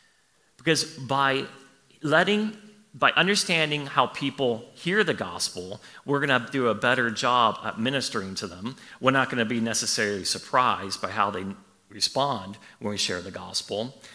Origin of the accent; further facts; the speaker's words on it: Arizona, United States; I was a senior in high school, and I grew up in Arizona.